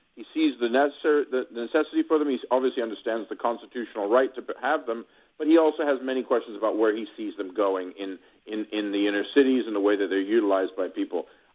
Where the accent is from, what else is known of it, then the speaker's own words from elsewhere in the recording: Texas, United States; I grew up in Texas for a while as a kid, and I got a soft spot for almost anybody who's from Texas, you know?